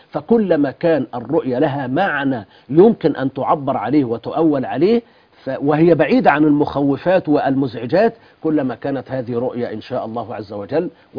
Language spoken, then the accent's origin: Arabic; Egypt; عندنا في مصر هنا